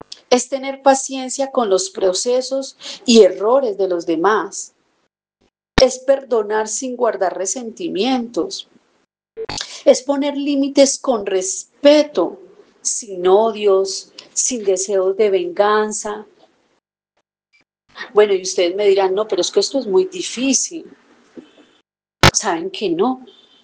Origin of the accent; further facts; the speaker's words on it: Pereira, Risaralda, Colombia; Y hubieron muchas ciudades afectadas, entre esas Pereira, de donde soy yo con mucho orgullo.